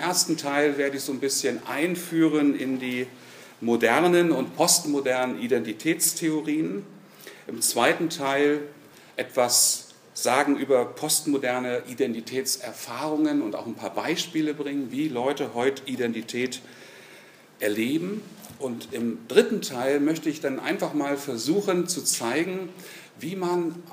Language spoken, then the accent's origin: German; Düsseldorf, North Rhine-Westphalia, Germany; Wir konnten dann als Familie nachreisen. Ich bin in Düsseldorf aufgewachsen, habe dort meine Jugend verbracht, meinen Zivildienst in Oberbayern abgeleistet, also in der Gegend dabei Traunstein und Trostberg